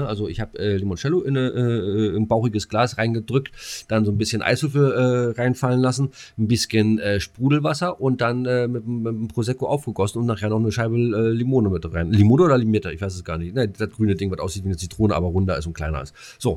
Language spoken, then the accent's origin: German; East Germany, Germany; als Ossi kennst du halt Blauen Würger und Pfeffi